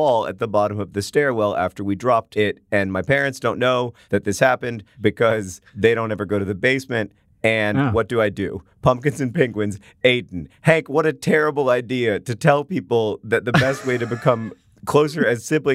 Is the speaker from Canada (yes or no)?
no; Liverpool, North West England, United Kingdom; is we're not English, we're Scouse. So